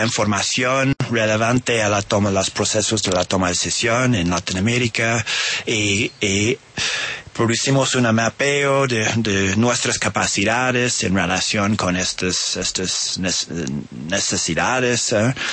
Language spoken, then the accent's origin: Spanish; Oregon, United States; also born or lived in California; Sí, soy del estado de Oregon.